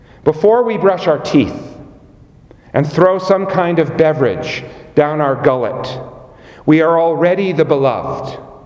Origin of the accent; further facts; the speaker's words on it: Canada; I hope that I'm not living or doing something simply because I'm a Canadian.